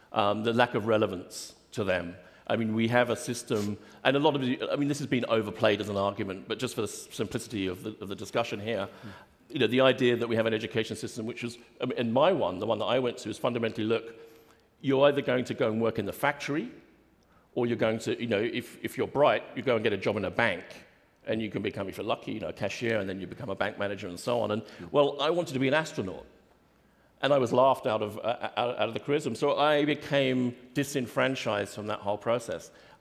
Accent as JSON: {"language": "English", "country": "United Kingdom", "said": "Obviously, I refer to that because I'm British"}